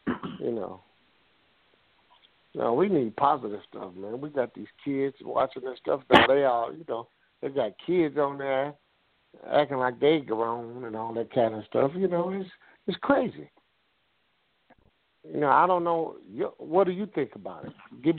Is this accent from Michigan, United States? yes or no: yes; Detroit, Michigan, United States; We never had no shooting in schools in Detroit. I come from Detroit.